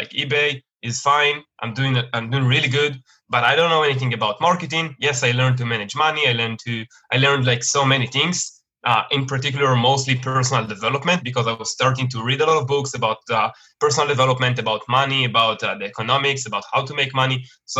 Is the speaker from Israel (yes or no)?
yes; Israel; English is a second language; I'm from Israel, for everyone to know.